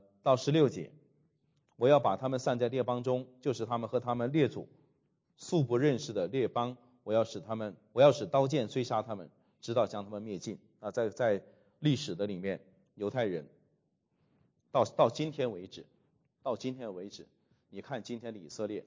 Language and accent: Chinese; China; 这个是我们中国人都是很厉害的在这一点啊。